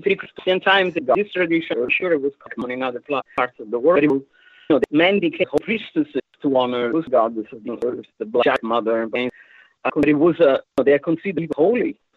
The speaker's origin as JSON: {"language": "English", "town": "Rome", "region": "Lazio", "country": "Italy", "tie": "born or raised there", "second_language": "English", "said": "I was born in Rome."}